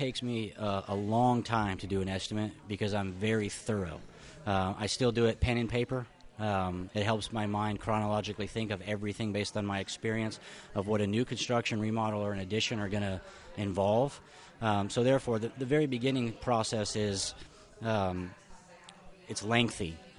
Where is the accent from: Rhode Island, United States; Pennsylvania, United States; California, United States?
California, United States; Well, originally I'm from California, and I've traveled all over the world, so I have a global experience.